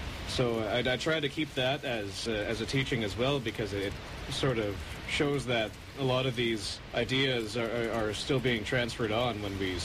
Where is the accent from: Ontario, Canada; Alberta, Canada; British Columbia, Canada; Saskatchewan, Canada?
British Columbia, Canada; sometimes people will say I'm from Comox or Sliamon, or generally I spend most of my life growing up on the Qualicum First Nation Res, which sits along the Big Qualicum River, where we are currently residing.